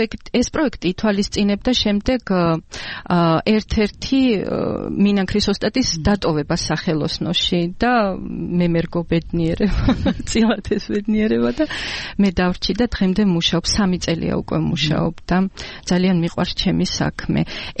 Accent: Akhalgori, Mtskheta-Mtianeti, Georgia; moved away; also born or lived in Tserovani; დედა ჩემი უბრალოდ არის ახალგორის რაიონიდან წარმოშობით და ახალგორიც არის ჩემი მშობლიური კუთხე. და 2008 წლის საშინელი ომის შემდეგ ჩვენ აღმოჩნდით წეროვანში. იქ ვცხოვრობდი.

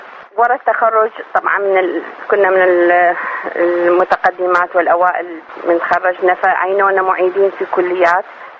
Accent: Baghdad, Baghdad Governorate, Iraq; أنا بنت سكنة بغداد.

